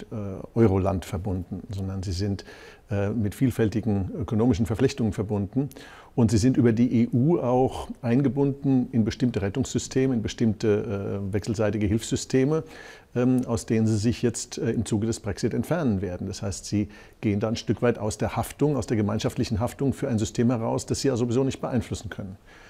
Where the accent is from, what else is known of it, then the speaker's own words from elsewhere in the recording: Germany; Als Deutscher muss ich natürlich sagen